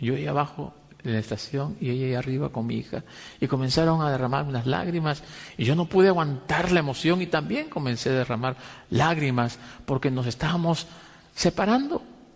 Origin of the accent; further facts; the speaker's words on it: Peru; En mi país, en el Perú, la independencia de los españoles ocurrió en el año 1820.